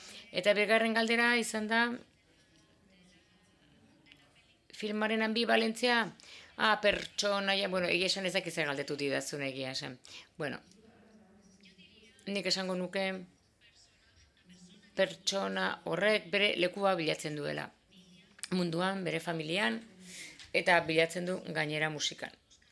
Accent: Germany; baita ere Alemaniatik nator

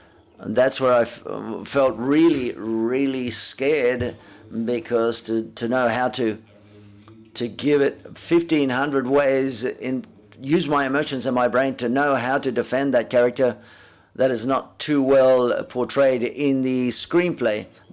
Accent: Brazil; English is a second language; Hi, I'm from Brazil.

